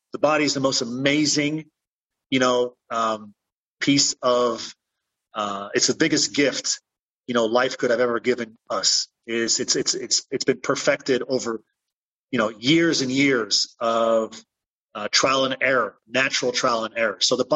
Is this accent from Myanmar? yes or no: no; Belgium; you know, in my home country, in Belgium.